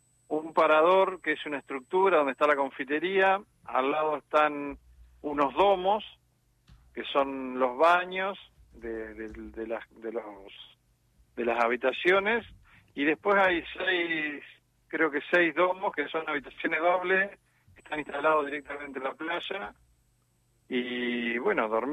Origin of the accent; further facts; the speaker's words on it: Viedma, Río Negro, Argentina; Yo soy de Viedma. Nací en Viedma.